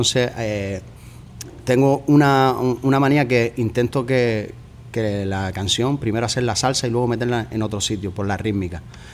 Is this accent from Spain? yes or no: yes; Canary Islands, Spain; Lo que pasa es que somos canarios, somos así únicos